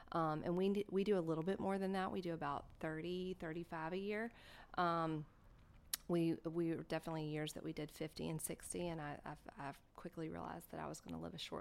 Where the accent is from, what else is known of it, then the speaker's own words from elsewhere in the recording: Mountain Brook, Alabama, United States; my hometown of Mountain Brook, Alabama, which is a great little town that has beautiful, beautiful weddings.